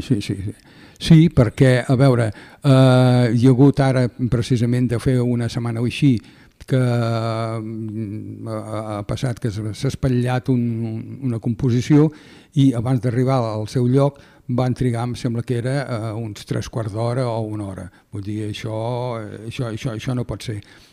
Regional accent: Barcelona, Catalonia, Spain; jo de petit vivia a Barcelona i vivia a la plaça Sant Jaume, al carrer Ferran

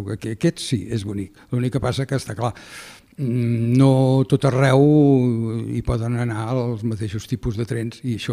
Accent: Barcelona, Catalonia, Spain; jo de petit vivia a Barcelona i vivia a la plaça Sant Jaume, al carrer Ferran

